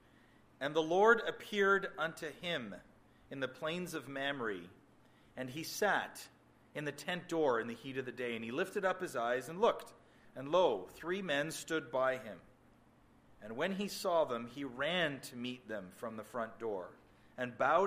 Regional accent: Canada; now in United States; although I live in Arizona, I'm originally from Canada.

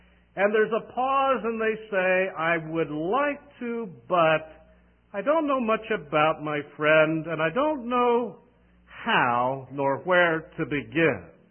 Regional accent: Dayton, Ohio, United States; In November of 1960, I was led to the Lord by a Jewish missionary in Dayton, Ohio, my hometown.

